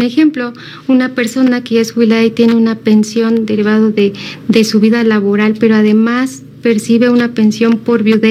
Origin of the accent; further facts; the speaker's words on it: Mexico; es una obligación que tenemos como ciudadanos mexicanos